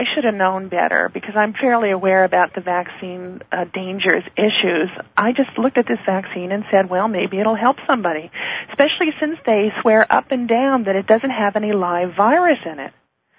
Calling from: Seattle, Washington, United States; I'm calling from the Seattle area.

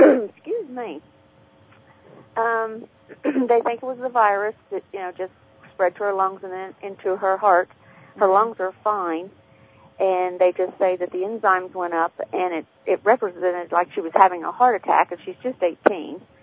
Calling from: California, United States; California.

